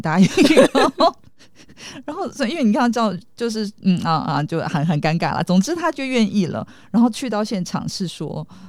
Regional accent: Taipei, Taiwan; 我自己在台北，因为我是台北人

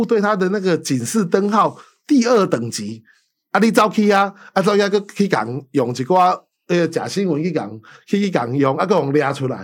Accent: Taiwan; 我们台湾人在柬埔寨旅行的时候，万一你掉护照

